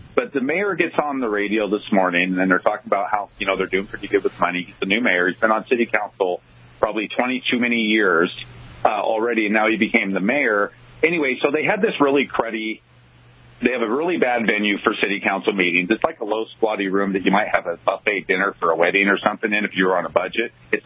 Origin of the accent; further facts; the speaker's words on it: Aberdeen, Washington, United States; growing up in Aberdeen, Washington